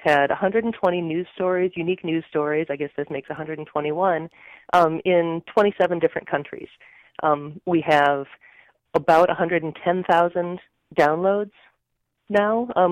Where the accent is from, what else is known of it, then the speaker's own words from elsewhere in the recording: Minnesota, United States; I'm from Minnesota.